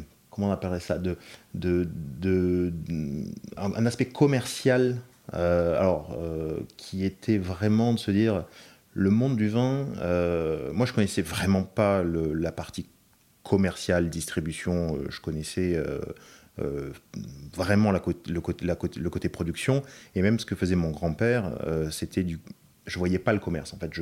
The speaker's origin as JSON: {"language": "French", "country": "France", "said": "moi, je suis français, mais je suis un petit mougli, quoi. Je suis un français élevé par le British Wine Trade, quoi."}